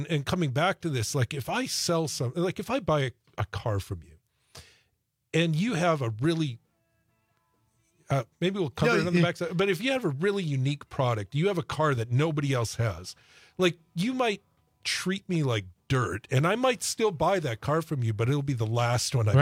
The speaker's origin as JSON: {"language": "English", "country": "United States", "said": "I mean, we're American citizens and we don't know what's happening from day to day, right?"}